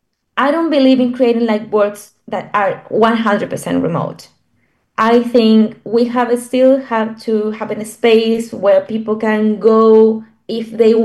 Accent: Santiago, Santiago Metropolitan Region, Chile; English is a second language; And I come from a capital in my country. I was born and raised in Santiago

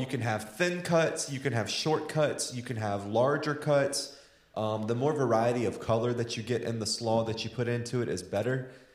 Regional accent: the South, United States; I mean, growing up in the South, as most Southerners

